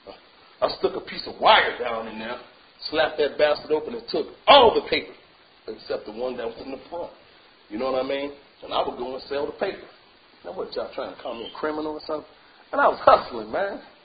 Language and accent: English; Chicago, Illinois, United States; when I came in Narcotics Anonymous, I told you I'm from Chicago. I've been a hustler all my life.